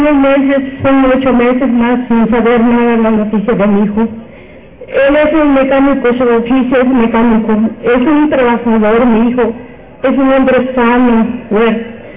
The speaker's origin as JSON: {"language": "Spanish", "town": "Tezoatlán", "region": "Oaxaca", "country": "Mexico", "said": "soy del Distrito de Juárez, soy vecino de Tezuatlán, Segura, Luna. Yo vivo aquí en Zapopan de León, tengo 30 años de vivir aquí en Zapopan de León."}